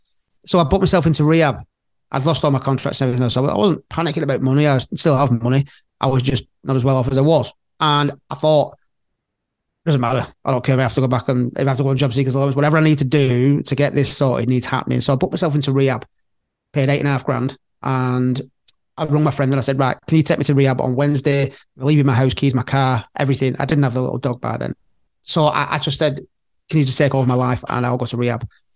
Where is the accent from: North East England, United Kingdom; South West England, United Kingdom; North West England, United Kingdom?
North West England, United Kingdom; Liverpool; accent: Scouse; And I know what I'm like as a Scouser. You know, I know what my family are like, who all speak Scouse.